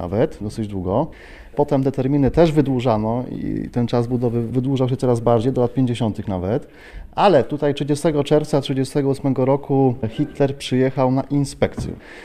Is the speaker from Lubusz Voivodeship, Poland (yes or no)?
yes; Międzyrzecz, Lubusz Voivodeship, Poland; Ja jestem z Międzyrzecza, niedaleko 10 km stąd i po prostu za młodych lat tutaj się przechodziło